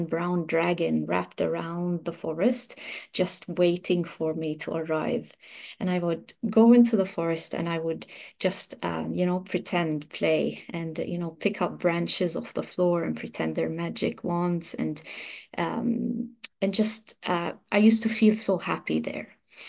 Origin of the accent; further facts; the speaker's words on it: Lebanon; I'm originally from Lebanon in the Middle East, and we have big, beautiful cedar forests in the mountains.